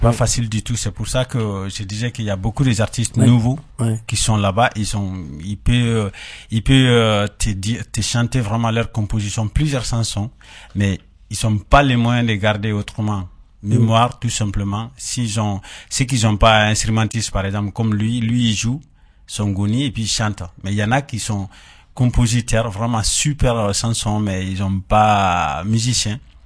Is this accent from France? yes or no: no; Mali; Ce qui fait qu'il y a beaucoup d'artistes talentueux qui sont chez nous, au Mali en tout cas